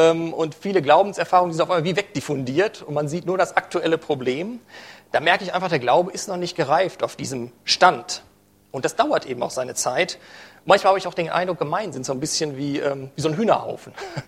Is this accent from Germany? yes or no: yes; Hagen, North Rhine-Westphalia, Germany; In Hagen, wo ich herkomme